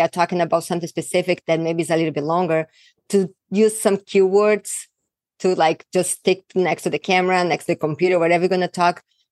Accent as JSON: {"language": "English", "country": "Brazil", "second_language": "English", "said": "having my accent. I'm from Brazil. So I have a very thick accent"}